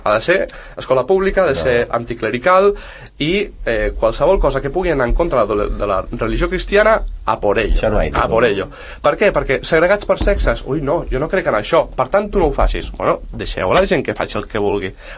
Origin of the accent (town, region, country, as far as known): Catalonia, Spain